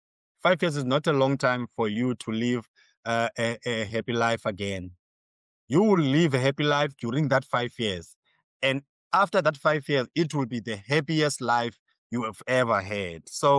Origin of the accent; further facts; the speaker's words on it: Port Elizabeth, Eastern Cape, South Africa; I am from PE, Port Elizabeth. I'm not from Jerusalem. No, I'm from PE. So guys, PE is in South Africa.